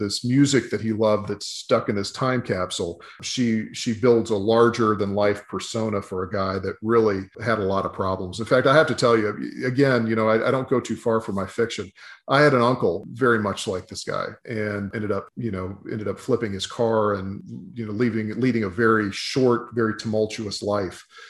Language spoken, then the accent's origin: English; Alabama, United States; things that I really thought as a teenager growing up in Alabama had been decided